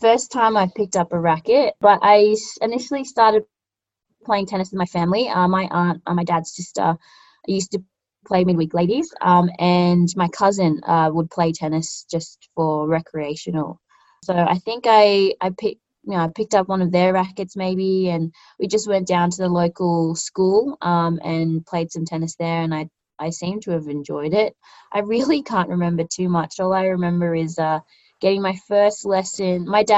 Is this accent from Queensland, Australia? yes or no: no; Canberra, Australian Capital Territory, Australia; So I'm born and raised in Canberra. Started playing tennis when I was six.